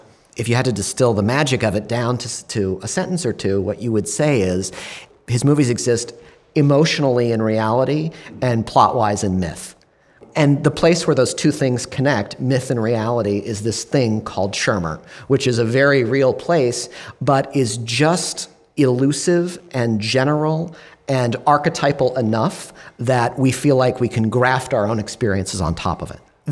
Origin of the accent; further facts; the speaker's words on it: Ann Arbor, Michigan, United States; I remember, so I grew up in Ann Arbor, Michigan, and I remember distinctly feeling like pop culture, this thing I lived, breathed, and died for, all happened very far away from there.